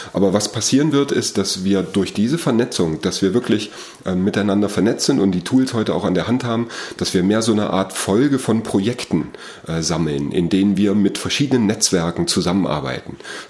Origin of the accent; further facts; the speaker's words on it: Germany; wir natürlich als Deutsche